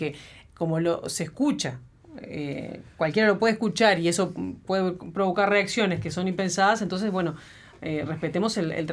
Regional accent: Uruguay; Obviamente que Uruguay, y lo decimos con orgullo, ¿no? Como uruguayo, como uruguaya, ¿no?

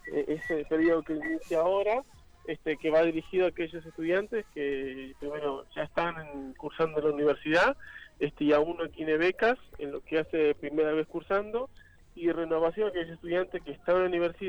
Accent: Uruguay; como buen uruguayo dejamos siempre para sobre la fecha

